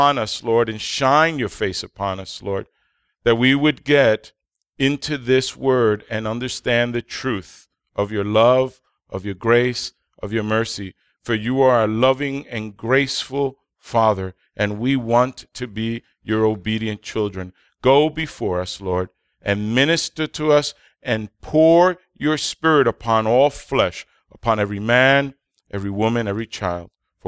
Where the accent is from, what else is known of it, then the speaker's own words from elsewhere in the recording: New York City, New York, United States; Well, I am from the East Coast. I am a New Yorker. I worked in New York. I grew up in the Bronx, right across the street from the famous temple, Yankee Stadium.